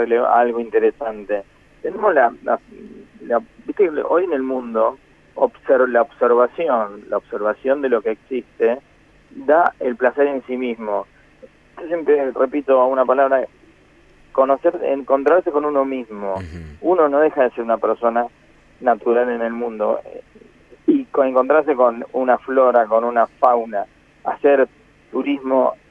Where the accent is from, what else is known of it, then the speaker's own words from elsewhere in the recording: Santa Fe, Argentina; nosotros mismos como santafesinos